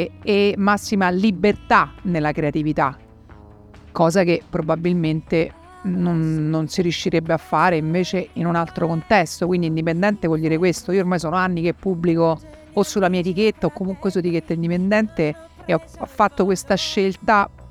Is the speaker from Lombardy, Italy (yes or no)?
no; Rome, Lazio, Italy; io sono di Roma, ma sono nata a Roma. Il resto sono napoletana, salernitana e siciliana.